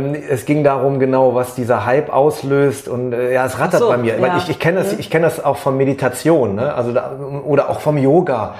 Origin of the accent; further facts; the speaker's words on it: North Rhine-Westphalia, Germany; ich komme ja aus dem Köln-Bonner Raum